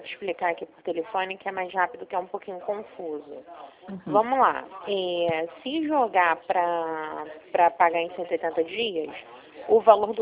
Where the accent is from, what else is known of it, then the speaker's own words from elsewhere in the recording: Rio de Janeiro, Brazil; Eu sou da Vila da Penha.